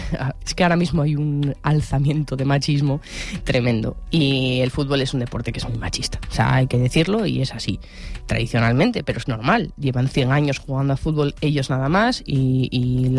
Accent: Asturias, Spain; yo soy de Asturias

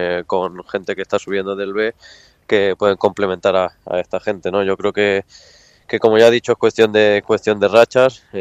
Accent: Barcelona, Catalonia, Spain; nosotros siempre somos de allí, de Barcelona

